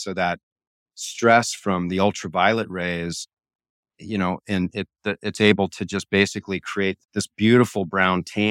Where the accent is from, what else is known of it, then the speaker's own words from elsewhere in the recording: Hawaii, United States; I've been a sun child since I was a kid. I grew up in Hawaii.